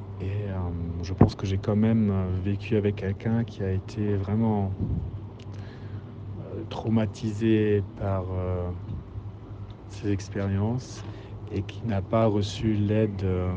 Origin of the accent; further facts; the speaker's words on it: Germany; now in Berlin, Germany; Bonjour, j'habite à Berlin, je suis franco-allemand, ma mère est française, mon père est allemand. J'ai grandi en Allemagne, mon père est né à Cologne en 1921 et ma mère est française